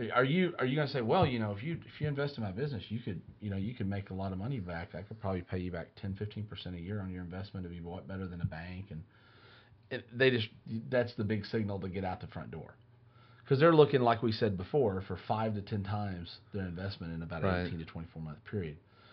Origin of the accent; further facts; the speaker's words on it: the South, United States; I'm from the South, and the old joke is even every now and then the old blind sow finds an acorn.